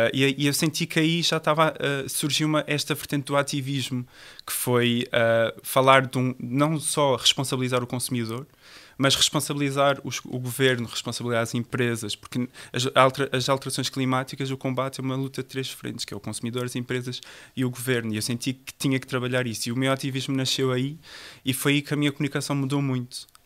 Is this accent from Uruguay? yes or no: no; Azores, Portugal; now in Porto, Portugal; então eu vim a estudar, saí de São Miguel, vim estudar para o Porto